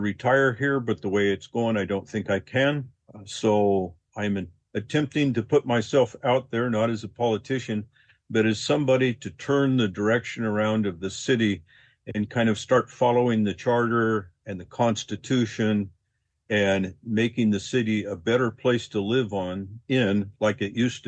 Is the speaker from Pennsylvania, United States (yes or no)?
no; Alaska, United States; So I came to Alaska in 1964. I've been here pretty much ever since. I grew up in Southeast Alaska.